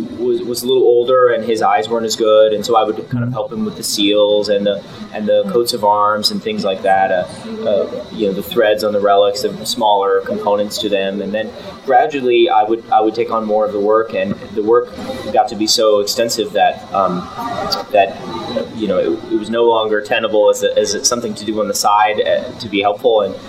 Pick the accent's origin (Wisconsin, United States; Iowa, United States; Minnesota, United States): Iowa, United States; So I'm from the great state of Iowa.